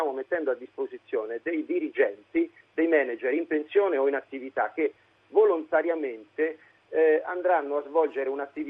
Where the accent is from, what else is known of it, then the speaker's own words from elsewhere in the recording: Assisi, Umbria, Italy; più che da cittadino umbro, sono di Assisi, evidentemente conosco per esperienza diretta che significa il terremoto